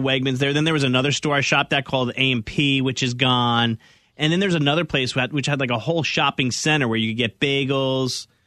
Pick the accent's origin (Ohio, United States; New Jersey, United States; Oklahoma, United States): New Jersey, United States; I think being 45 and living in New Jersey, I know there's places, you know, growing up in New Jersey, I know there's places that aren't there anymore.